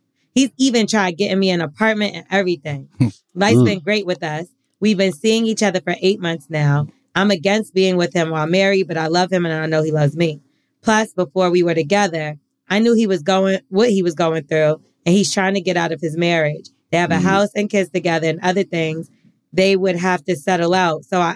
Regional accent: New York, United States; now in Atlanta, United States; I'm from here. I'm from New York.

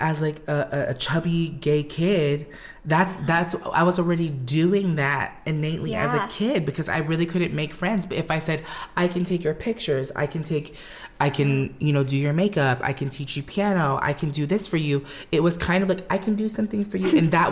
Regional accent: Philippines; my mom instilled, you know, being Filipino and being, you know, she was like, get a diploma, get something so you have something to your name.

